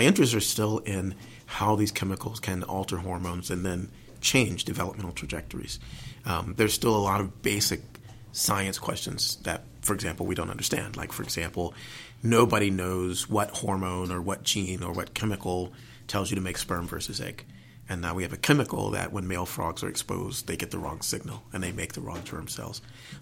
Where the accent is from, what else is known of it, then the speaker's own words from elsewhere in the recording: South Carolina, United States; I grew up in South Carolina